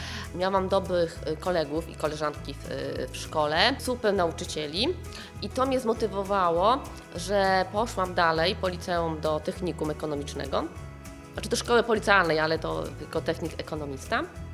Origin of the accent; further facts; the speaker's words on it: Kiełpino, Pomeranian Voivodeship, Poland; born there; Urodziłam się w Kiełpinie Kałtuskim i w okolicznych miejscowościach mieszka moja rodzina.